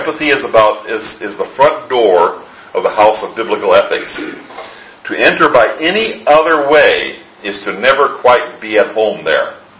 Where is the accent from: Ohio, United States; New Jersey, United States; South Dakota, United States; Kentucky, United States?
South Dakota, United States; Many of you know that I grew up in the Midwest. And when I look at old pictures of and I think I showed some of them a couple weeks ago, of where I grew up in South Dakota, where it's still snowing out there and blowing.